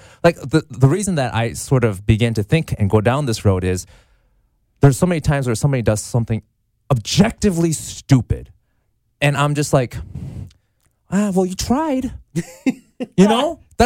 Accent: Midwest, United States; because I grew up in the Midwest and I think white lies to me is a way of playing small p politics.

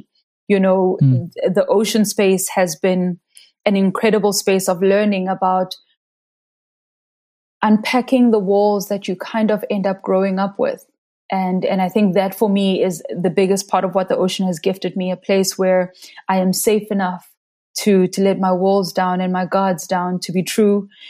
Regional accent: Soweto, Gauteng, South Africa; So I'm originally from Soweto. Soweto is a landlocked area in Johannesburg. And it's actually wild. I didn't grow up anywhere near the ocean.

